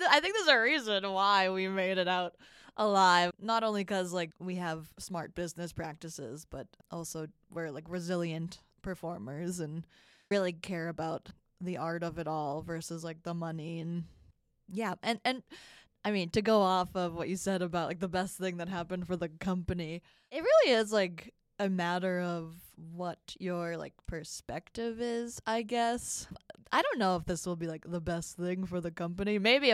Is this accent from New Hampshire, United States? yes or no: yes; Londonderry, New Hampshire, United States; Okay. So mainly I grew up in the New England area. I was a baby. Where was I a baby? I want to say, like, most of my, like, childhood from, like, baby to, what age was I? 10 years old. I lived in Londonderry, New Hampshire.